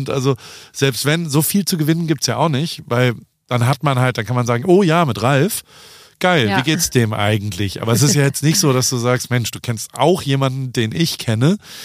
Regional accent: Heidelberg, Baden-Württemberg, Germany; ich komme übrigens aus Heidelberg.

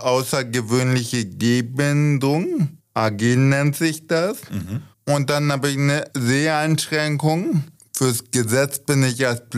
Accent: Haaren, Germany; born there; Also gebürtig komme ich aus Haaren, bin auch in das Haarener Krankenhaus geboren.

